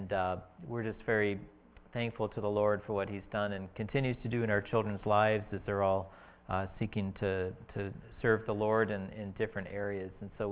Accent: Canada; now in Ukraine; Yes, we are, like Pastor Dave, we are Southerners. We're from Southern Canada. And in fact, my wife Jackie grew up about less than an hour west on a dairy farm from where Pastor Dave was. And I grew up about 45 minutes north

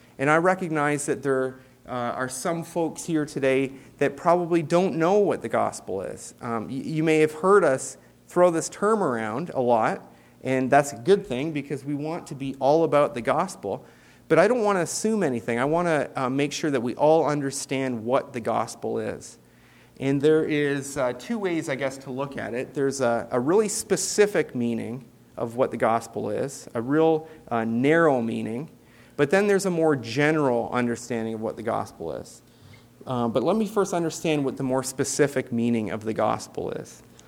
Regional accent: Canada; Many of you know that I grew up in Canada, a Canadian citizen.

